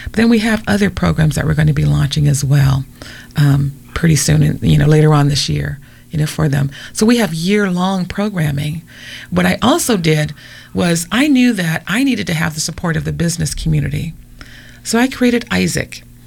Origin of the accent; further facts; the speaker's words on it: Pacific Northwest, United States; You know, I'm coming from the Pacific Northwest.